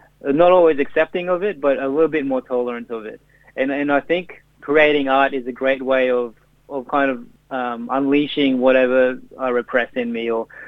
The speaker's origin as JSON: {"language": "English", "country": "Philippines", "tie": "born or raised there", "said": "my Filipino upbringing rubs off on a lot of my work, and especially the humor. For example, I grew up in the Philippines"}